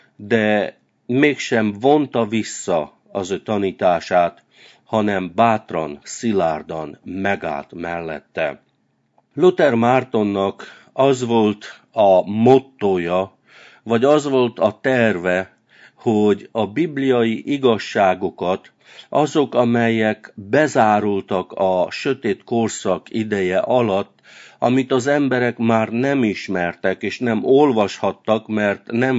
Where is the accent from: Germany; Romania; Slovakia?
Romania; Transylvania; amikor Erdélyben nőttem fel a kommunizmus ideje alatt